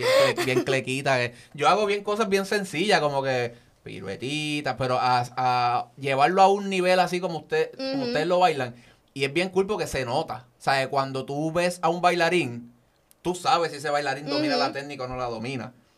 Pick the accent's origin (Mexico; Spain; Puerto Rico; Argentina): Puerto Rico; Caguas; Somos de Caguas, te adoro, te quiero, pero...